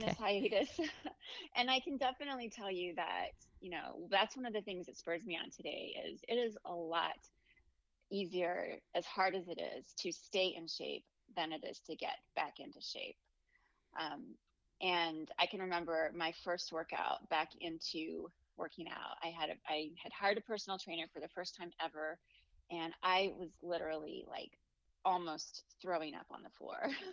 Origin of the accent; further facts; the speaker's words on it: Kansas City, Missouri, United States; I'm from Kansas City, Missouri. I've lived here all my life.